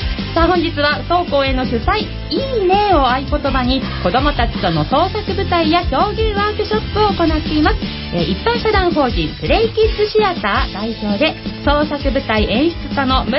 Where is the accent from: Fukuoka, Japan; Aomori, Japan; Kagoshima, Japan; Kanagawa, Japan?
Kanagawa, Japan; Kawasaki; 川崎生まれ川崎育ち、自称夢見ヶ崎動物公園専属アイドル